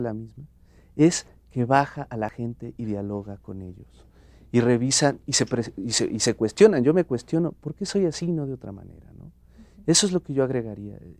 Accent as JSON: {"language": "Spanish", "country": "Mexico", "said": "uno de los mejores ejercicios que podemos hacer como mexicanas, como mexicanos, es dialogar con el otro."}